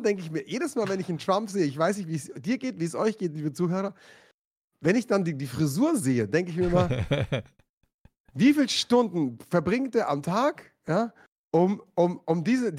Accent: Munich, Bavaria, Germany; Als Münchner

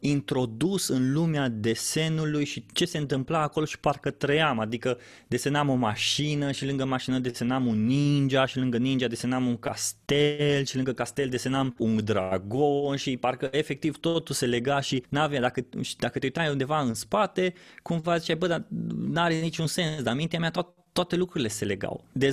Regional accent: Oradea, Bihor County, Romania; accent: quarter Hungarian, Oradea; now in Cluj-Napoca, Romania; accentul meu, care e pe sfert maghiar, venit din Oradea și să o dau așa ca la noi acolo, ar ieși un interviu foarte fain, dar de când m-am mutat aici în Cluj, mulți îmi zic că, bă, tu ți-ai pierdut din vocea de orădean.

